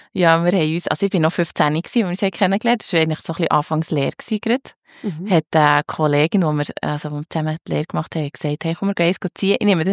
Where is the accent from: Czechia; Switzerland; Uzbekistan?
Switzerland; Bern; Ich werde jetzt gerade 35. Wahnsinn. Ich habe einen Bruder, also wir sind echt zu zweit aufgewachsen. Im Bernbiet, also wir waren immer in Bern in der Region daheim.